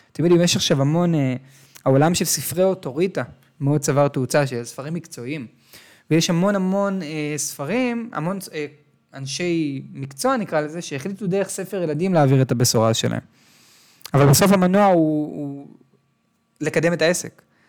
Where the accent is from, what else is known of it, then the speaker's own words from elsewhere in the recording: Tel Aviv, Tel Aviv District, Israel; נולדתי בתל אביב, גדלתי בתל אביב.